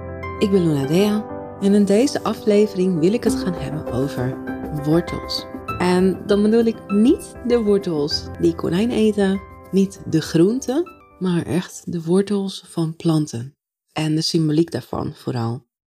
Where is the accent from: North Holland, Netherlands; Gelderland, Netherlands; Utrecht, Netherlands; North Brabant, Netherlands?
North Holland, Netherlands; also born or lived in Italy; ik heb langere tijd in de Zaanstreek gewoond. Dat klopt. Ik ben geboren in Italië. Mijn ouders die reisden heel veel. En nou ja, zodoende ben ik dan in Italië geboren.